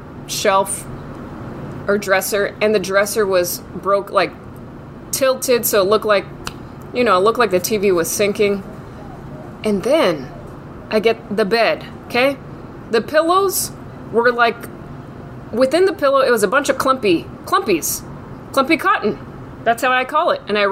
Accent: California, United States; I'm from California, never been.

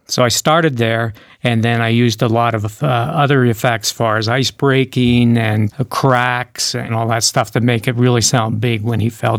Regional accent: Canada; I'm from Canada. What can I say, you know?

